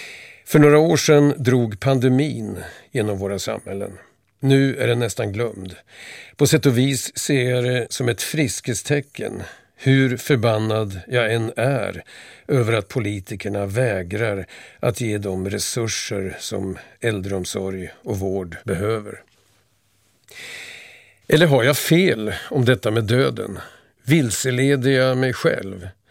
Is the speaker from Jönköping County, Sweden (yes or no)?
no; Vingåker, Södermanland, Sweden; Jag växte upp på 60-talet. det som ibland kallas rekordåren. Min hemort Vingåker var då en expanderande plats.